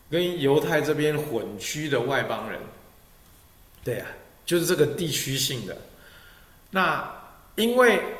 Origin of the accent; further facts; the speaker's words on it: China; 我相信也是因为我们中国人古代的哲学当中有天下为公的这个概念啊